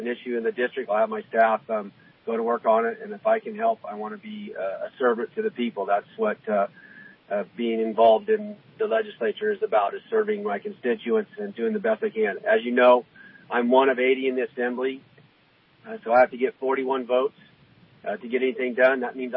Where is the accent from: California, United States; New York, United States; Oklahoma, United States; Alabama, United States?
California, United States; I'm truly from the North State, and my heart is here.